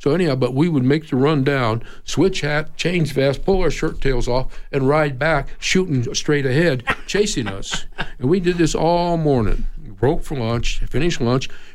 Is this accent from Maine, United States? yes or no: no; Ruidoso, New Mexico, United States; because I grew up over in Ruidoso, New Mexico, but I would spend time with my dad over here in Arizona because my folks were separated.